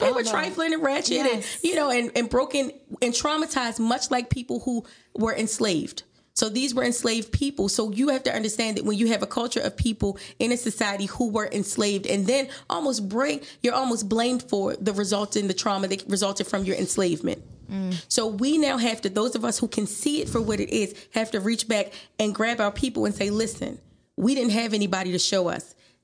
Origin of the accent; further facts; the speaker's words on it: Baltimore, Maryland, United States; again, I say I grew up in Baltimore.